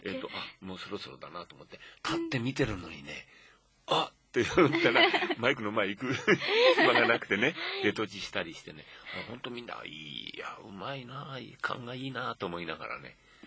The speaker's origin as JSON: {"language": "Japanese", "region": "Tokyo", "country": "Japan", "tie": "born or raised there", "said": "なんせその頃の東京生まれ東京育ちですから、食べ物はないしね"}